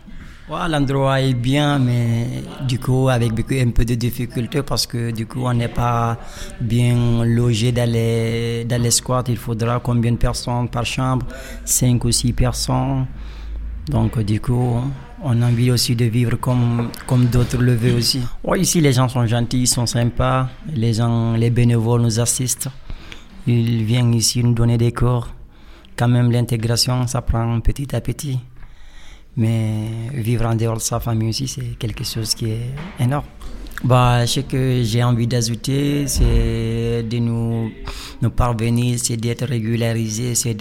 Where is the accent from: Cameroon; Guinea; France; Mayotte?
Guinea; je viens de la Guinée-Conakry.